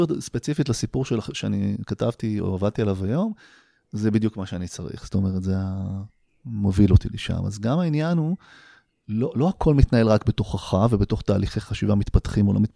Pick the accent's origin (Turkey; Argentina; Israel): Israel; Jerusalem, Jerusalem District; משהו אולי בזה שגדלתי פה קצת, ואולי גם בעיר עצמה